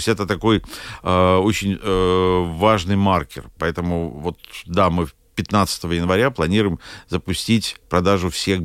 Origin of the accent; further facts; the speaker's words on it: Lviv, Lviv Oblast, Ukraine; эта картина сделана в моем родном городе Львове